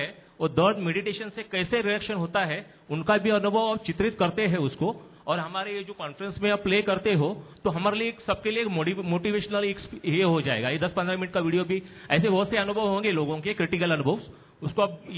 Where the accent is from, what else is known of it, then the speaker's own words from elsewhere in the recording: Kalyan, Maharashtra, India; और मैं कल्याण महाराष्ट्र से बिलोंग करता हूँ। अलका दीदी जी के सेंटर से मैं बिलोंग करता हूँ और उनकी पालना में हूँ। और ये मेरा तीसरा साल है ब्रह्मा कुमारी से जुड़ा हूँ मैं, 3 साल हो गए।